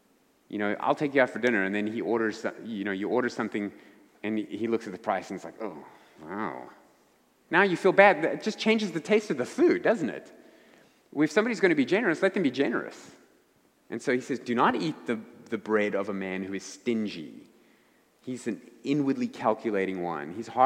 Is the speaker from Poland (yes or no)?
no; South Africa; now in United States; If you're new here and you're wondering where my accent's from, I'm not a Yankee from up north. I'm from the deep south, from South Africa. So I'm an immigrant. I'm a citizen now, but I'm an immigrant.